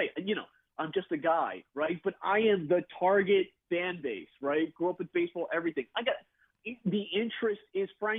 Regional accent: New Jersey, United States; you know, 37, I grew up in South Jersey, I've had season tickets for 20 years

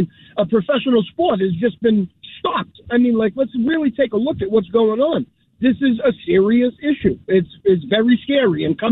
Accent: Boston, Massachusetts, United States; I'm actually calling because I'm originally from the North End, and I still have family that's over in Italy.

